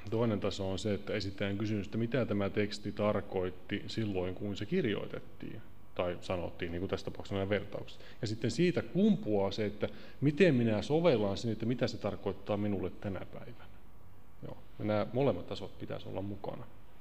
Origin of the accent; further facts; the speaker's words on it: Central Finland, Finland; koska mä olen itse Keski-Suomesta kotoisin.